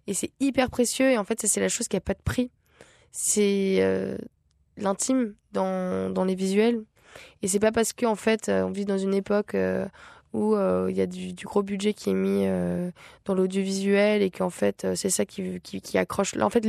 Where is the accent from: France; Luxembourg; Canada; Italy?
Luxembourg; Ouais, j'ai grandi au Luxembourg.